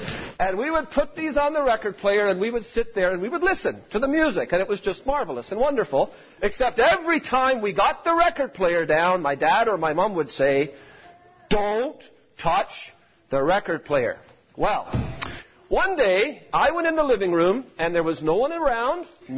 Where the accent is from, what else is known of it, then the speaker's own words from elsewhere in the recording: Trinidad & Tobago; born there; And I was born in Trinidad, and I had a big brother, and I had a big sister.